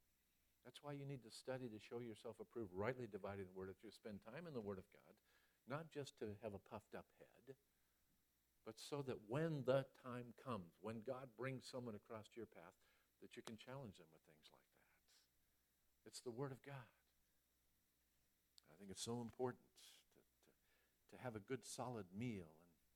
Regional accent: Massachusetts, United States; born there; I was born in Massachusetts, and I use that one myself. Can anything good come out of Massachusetts?

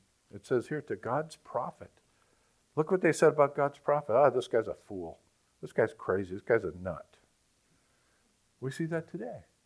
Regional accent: Massachusetts, United States; born there; I was born in Massachusetts, and Massachusetts is trying to ban the Bible because they say it's hate literature.

